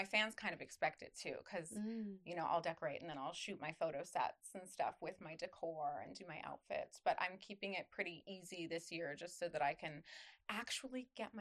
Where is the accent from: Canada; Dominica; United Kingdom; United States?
Canada; No, I am. I am from Canada.